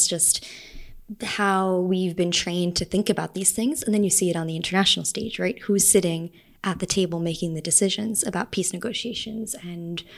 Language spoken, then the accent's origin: English; New York City, New York, United States; also born or lived in Salt Lake City; I was born in Salt Lake, but I grew up mostly in New York City and on Long Island.